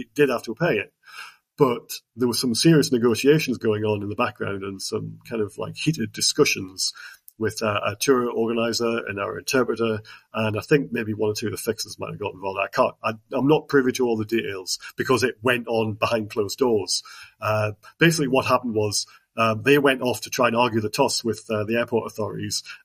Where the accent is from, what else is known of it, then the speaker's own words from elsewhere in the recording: Newcastle, North East England, United Kingdom; Bearing in mind, I'm from Newcastle, and that's, you know, pretty much where my local kind of aviation experiences were